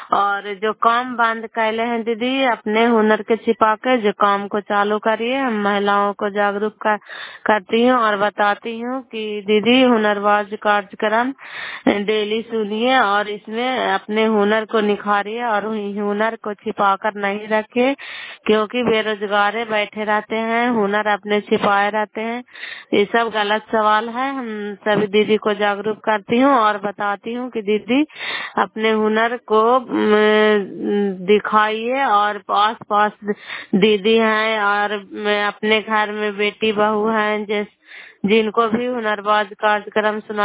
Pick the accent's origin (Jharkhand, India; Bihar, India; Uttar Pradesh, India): Bihar, India; नालंदा जिला कराई ब्लॉक के निवासी हूँ।